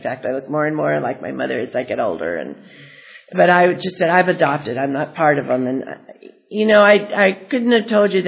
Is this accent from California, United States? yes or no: yes; California, United States; I am a Valley girl. I was born and reared in the San Fernando Valley.